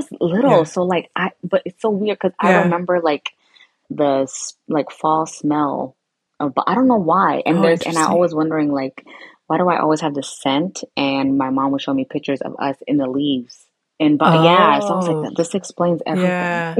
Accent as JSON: {"language": "English", "country": "Ethiopia", "also_born_or_lived": "Sudan", "lives_now": "United States", "said": "We're Ethiopian. We just lived. I was born in Sudan because they fled."}